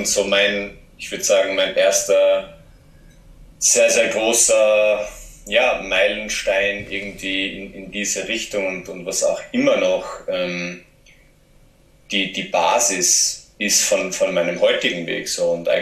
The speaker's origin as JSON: {"language": "German", "country": "Austria", "accent": "Austrian", "said": "ich bin heute knapp 30 Jahre alt und bin ursprünglich aus Österreich. Ich werde mich übrigens sehr bemühen, meinen österreichischen Akzent auf ein Minimum zu reduzieren"}